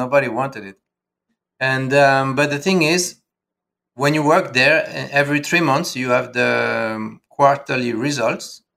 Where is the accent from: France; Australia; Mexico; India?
France; Paris, Île-de-France; moved away as an adult; Okay, so I'm originally from Paris